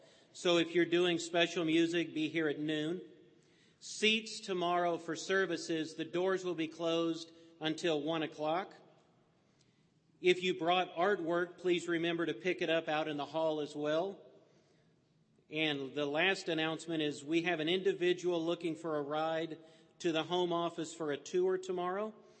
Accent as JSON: {"language": "English", "town": "Columbus", "region": "Ohio", "country": "United States", "said": "I'm from Columbus, Ohio."}